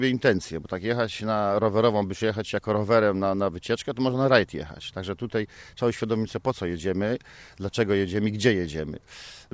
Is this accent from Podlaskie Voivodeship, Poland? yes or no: no; Szczecin, West Pomeranian Voivodeship, Poland; jestem ze Szczecina.